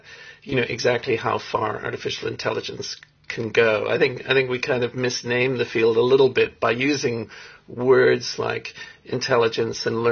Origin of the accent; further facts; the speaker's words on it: Canada; born there; also born or lived in South Africa; I was born born in Canada, although I spent some of my early childhood in South Africa. South African father.